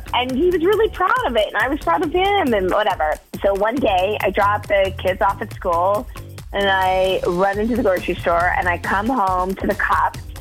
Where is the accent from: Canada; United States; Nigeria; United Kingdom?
United States; Madison, Wisconsin; I'm from Madison.